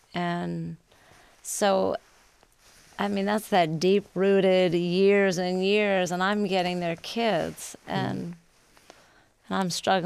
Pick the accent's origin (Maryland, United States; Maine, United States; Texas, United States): Texas, United States; I came out here from Texas.